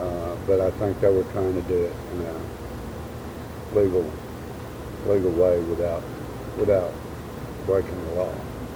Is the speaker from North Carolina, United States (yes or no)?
no; Blackport, Kentucky, United States; also born or lived in Marion, Kentucky; I was born 7 August 47 in Marion, Kentucky. And I was raised in Blackport, Kentucky.